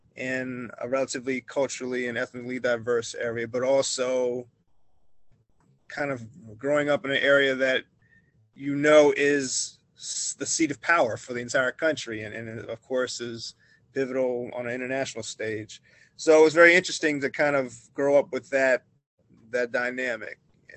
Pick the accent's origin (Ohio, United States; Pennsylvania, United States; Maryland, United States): Maryland, United States; Takoma Park; also born or lived in Washington, D.C.; So my hometown, I would say, is Tacoma Park, Maryland. So I grew up for most of my childhood years there, although I was born in Washington, D.C.